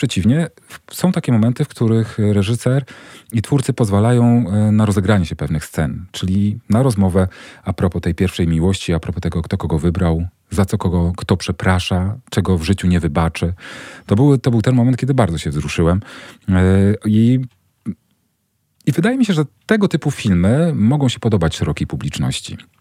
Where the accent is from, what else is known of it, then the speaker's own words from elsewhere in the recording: Łódź Voivodeship, Poland; Pochodzę spod Wielunia, tam jest matkowizna, na której spędzałem całe dzieciństwo, na wsi właśnie.